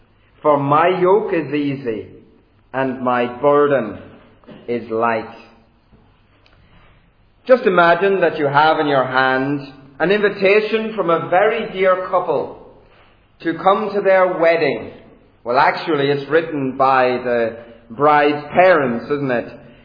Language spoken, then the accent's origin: English; Ireland; accent: Irish; now in Birmingham, United Kingdom; I come from Chelmsley Wood Reformed Baptist Church in Birmingham, but I have an Irish accent, so I didn't start life there. I started life in the Emerald Isle, and by God's grace, I was brought to faith in this country a few years ago now